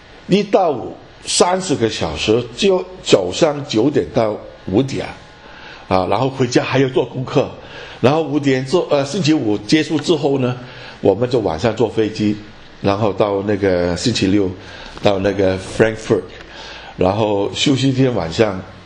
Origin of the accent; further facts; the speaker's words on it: Hong Kong; moved away as an adult; also born or lived in Canada; 我本身是香港出生，香港长大。86年我到加拿大念神学，当时是奉献，然后就在加拿大一起生活牧养教会。